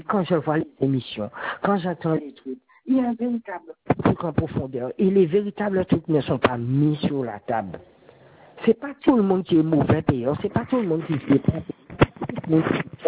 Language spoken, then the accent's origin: French; Pointe-à-Pitre, Guadeloupe; comme moi je suis de Pointe-à-Pitre à la base